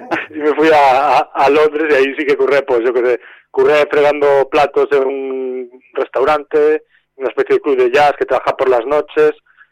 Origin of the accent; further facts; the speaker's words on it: Boiro, Galicia, Spain; Sí, yo soy de Boiro, un pueblo de la Ría de Arousa, en las Rías Baixas de Galicia.